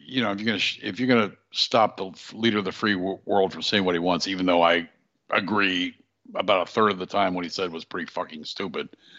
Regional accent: United States; It's our God-given right by being born American.

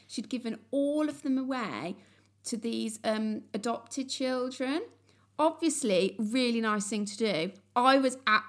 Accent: Birmingham, West Midlands, United Kingdom; So I grew up in Moseley and this was before... pound shops, right?

